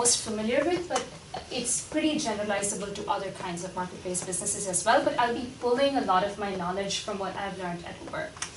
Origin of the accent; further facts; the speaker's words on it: Mumbai, Maharashtra, India; I am from Bombay, or now known as Mumbai in India. That's where I was born and brought up. So I went to Philadelphia to study computer science at Bryn Mawr College